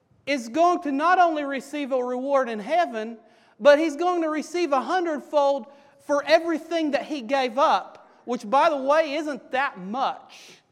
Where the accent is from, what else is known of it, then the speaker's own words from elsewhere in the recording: Kentucky, United States; Anybody that doesn't know me … I'm from Kentucky, and I consider it a great privilege to be here with you.